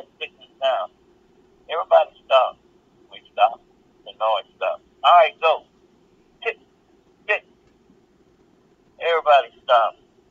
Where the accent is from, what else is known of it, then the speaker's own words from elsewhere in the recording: Cleveland, Ohio, United States; also born or lived in Cincinnati; now in Wilmington, United States; I came from Cleveland, Ohio. I moved from Cincinnati up to Cleveland, Ohio, running different dojos all around Ohio at 7 different schools.